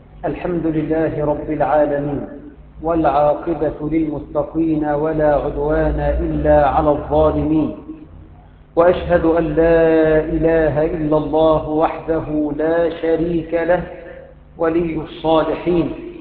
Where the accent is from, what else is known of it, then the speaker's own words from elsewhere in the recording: Egypt; اللهم اجعل بلدنا مصر آمنة مطمئنة